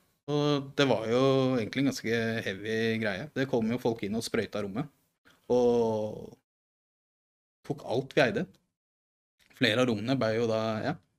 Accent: Oslo, Norway; det husker jeg når jeg vokste opp på Ellingsrud, hadde delt det med brutteren.

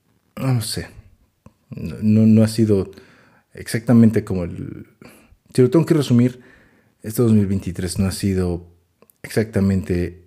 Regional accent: Tula, Hidalgo, Mexico; hace poco vi una noticia por aquí cerca de donde vivo. Ya les dije, soy de Tula.

